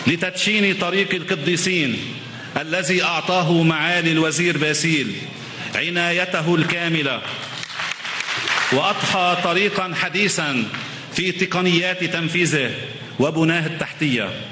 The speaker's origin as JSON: {"language": "Arabic", "town": "Edde", "region": "North Governorate", "country": "Lebanon", "said": "اليوم تطأ أرض بلدتنا إدة، هي بلدة عاشت كما سائر بلدات لبنان مراحل حلوة ومراحل صعبة"}